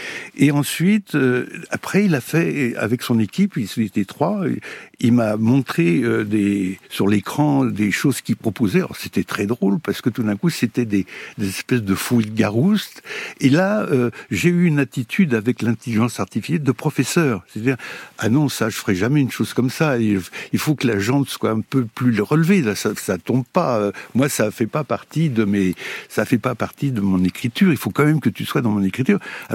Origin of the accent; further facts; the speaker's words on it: Bourgogne-Franche-Comté, France; que j'avais connu dans mon enfance en Bourgogne